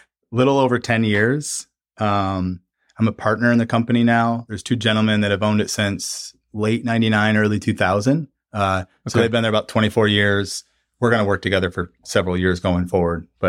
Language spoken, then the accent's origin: English; Michigan, United States; And I grew up in Michigan, and I got it for Christmas.